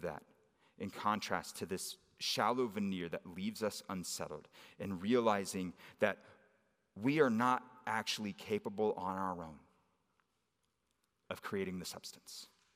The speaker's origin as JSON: {"language": "English", "town": "San Antonio", "region": "Texas", "country": "United States", "tie": "born or raised there", "said": "Especially because, like, I grew up in San Antonio at a time where, like, they were winning everything."}